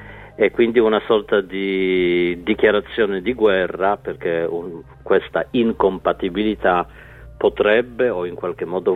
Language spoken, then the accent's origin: Italian; Poland; le riforme che sono state attuate da questo governo in Polonia hanno riportato il mio paese di origine, non vorrei esagerare, ma almeno 20 anni o di più indietro.